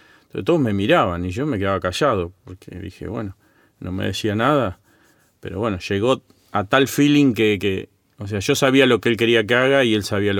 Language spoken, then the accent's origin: Spanish; Campana, Buenos Aires Province, Argentina; Yo soy de Campana, no conocía nada.